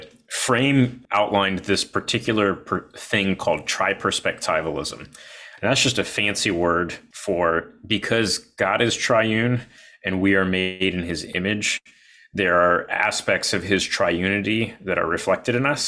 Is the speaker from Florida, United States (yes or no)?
yes; Florida, United States; also born or lived in Midwest; I grew up in the Midwest. Well, I was born in the Midwest and grew up in Florida.